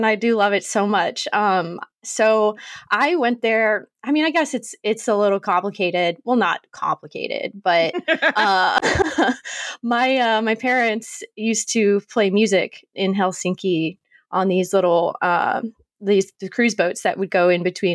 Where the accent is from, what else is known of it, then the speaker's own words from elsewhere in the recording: Florida, United States; Yeah, I did. I grew up in Florida.